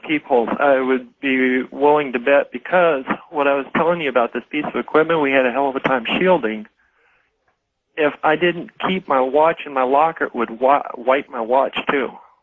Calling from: Tucson, Arizona, United States; I'm calling from Tucson, Arizona.

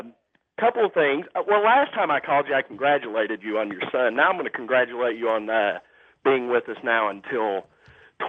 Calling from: Dayton, Ohio, United States; I'm calling you from Dayton, Ohio.

